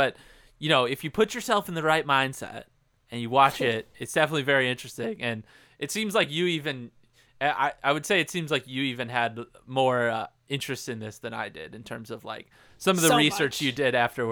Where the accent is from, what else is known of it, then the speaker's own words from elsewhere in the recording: South Bend, Indiana, United States; It's like, okay bro, I grew up in South Bend, like like we had corn